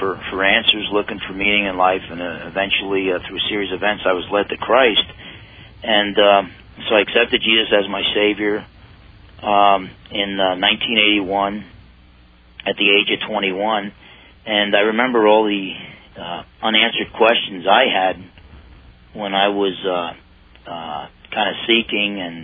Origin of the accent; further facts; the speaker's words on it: Newark, New Jersey, United States; Well, I grew up in New Jersey, and in Essex County, New Jersey. I was born in Newark. I went to high school in Newark, and I was raised in a good Roman Catholic home.